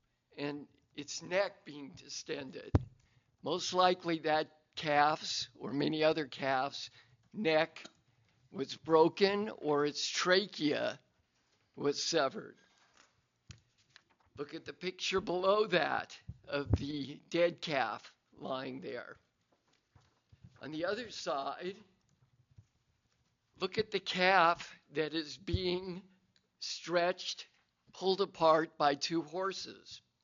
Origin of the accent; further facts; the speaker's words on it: Colorado, United States; I grew up in Colorado, so I've seen my share of rodeos when I was a kid.